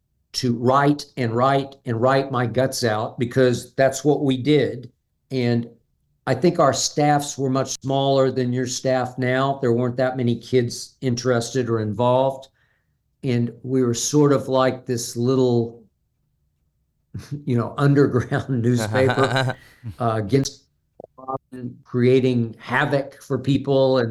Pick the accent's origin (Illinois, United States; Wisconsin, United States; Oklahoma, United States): Oklahoma, United States; Oklahoma City; I'm from originally Oklahoma City, Oklahoma. So my junior summer, I interned at my hometown paper. It's called the Daily Oklahoman